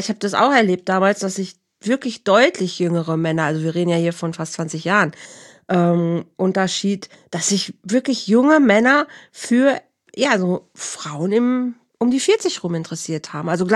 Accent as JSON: {"language": "German", "region": "North Rhine-Westphalia", "country": "Germany", "said": "Leute aus meiner Heimat werden das kennen. Das ist in der Nähe von Bielefeld und Herford."}